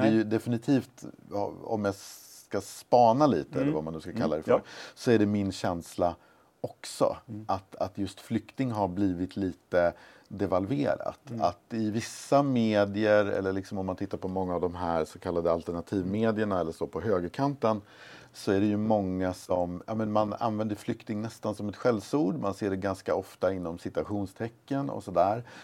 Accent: Västerås, Västmanland County, Sweden; jag är ju själv född och uppvuxen i Västerås och det var ju en ort som länge, ja men det kom väldigt många finska arbetskraftsinvandrare där.

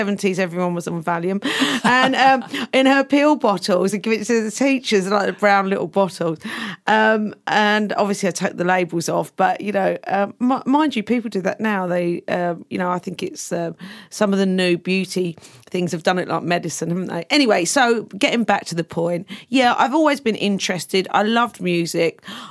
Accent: London, United Kingdom; now in New York, United States; I grew up in London. Just a regular place in London. I went to school in a regular, what we call a comprehensive, which I would call a state school.

